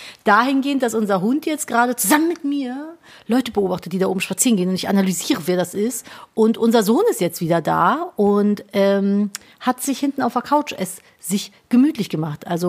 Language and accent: German; Cologne, North Rhine-Westphalia, Germany; Ich bin beruflich Kölnerin.